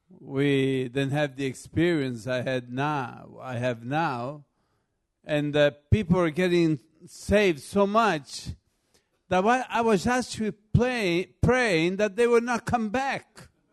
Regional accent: Canada; now in United Kingdom; I'm here in England. I grew up in Canada.

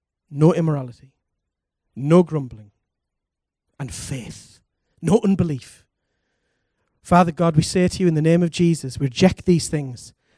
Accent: United Kingdom; I like a little moan because I'm British, okay?

